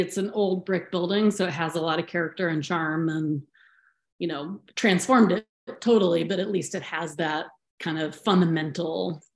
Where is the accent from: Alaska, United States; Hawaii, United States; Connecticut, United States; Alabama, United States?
Alaska, United States; I'm from Alaska originally, but we've lived here for like 11 years.